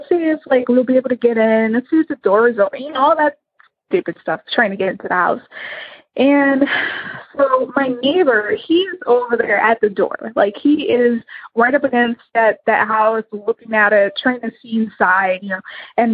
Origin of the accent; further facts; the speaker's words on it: Illinois, United States; I am from Illinois.